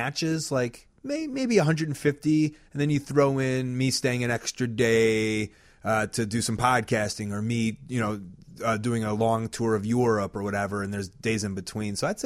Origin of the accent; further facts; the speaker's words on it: Deerfield, United States; I come from Deerfield, which is a pretty like stereotypical town